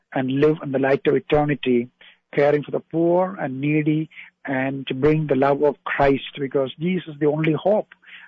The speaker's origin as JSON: {"language": "English", "country": "India", "tie": "born or raised there", "said": "And, having born and raised in India, of course, I was always concerned about over 1 billion people live in the country."}